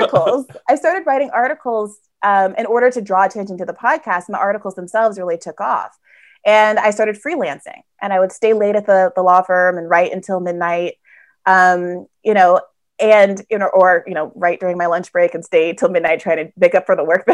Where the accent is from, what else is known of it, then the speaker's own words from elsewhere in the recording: Washington, District of Columbia, United States; born there; also born or lived in North Carolina; My mom was in her doctoral program at NC State. And we lived there for 6 years in my youth. But I was born in Washington, D.C., where my parents met because they both went to Howard University.